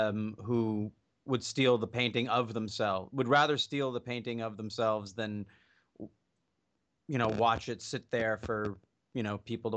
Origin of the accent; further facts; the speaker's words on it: Olympia, Washington, United States; That was, you know, growing up in Olympia, that's what I got from it.